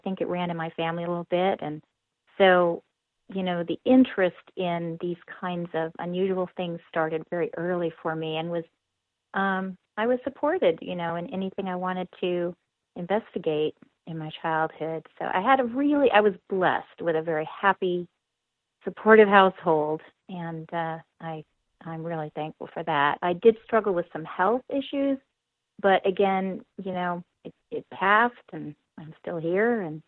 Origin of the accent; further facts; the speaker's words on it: Pasadena, California, United States; Well, I was born in Pasadena, California. So I lived in the Southern California area. We moved out of Pasadena area or downtown when I was about 8 over to the coast. And I really enjoyed growing up there.